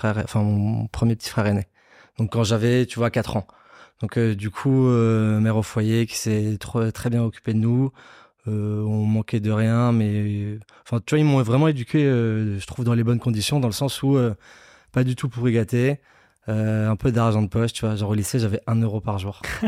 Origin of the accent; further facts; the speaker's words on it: Nice, Provence-Alpes-Côte d'Azur, France; je viens de Nice.